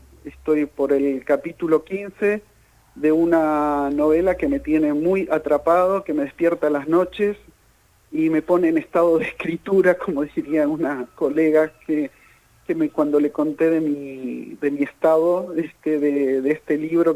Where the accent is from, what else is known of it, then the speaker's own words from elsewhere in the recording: Bahía Blanca, Buenos Aires Province, Argentina; born there; por allá yo nací en Bahía Blanca, o sea que era allá, era puro básquet